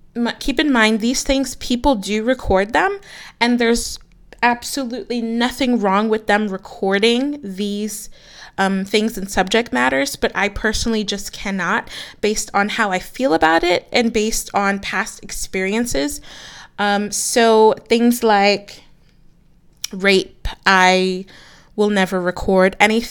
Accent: United States; born there; my family is from Jamaica. And so I was born here in the States, in the United States, but my family's from Jamaica.

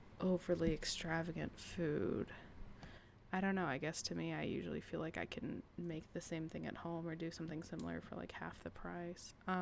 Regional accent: San Antonio, Texas, United States; So I grew up in South Texas, San Antonio specifically

